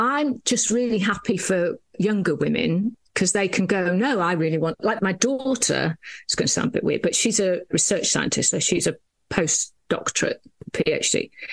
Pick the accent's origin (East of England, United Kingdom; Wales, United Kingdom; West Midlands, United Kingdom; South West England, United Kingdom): Wales, United Kingdom; So I grew up in North Wales, she says, pointing towards North Wales, which means nothing to anybody watching.